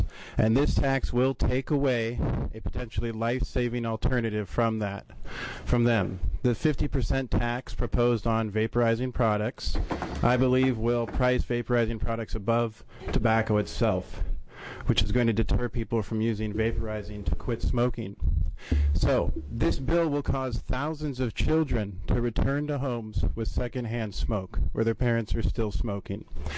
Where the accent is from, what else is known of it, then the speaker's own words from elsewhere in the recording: Bend, Oregon, United States; I'm from Bend.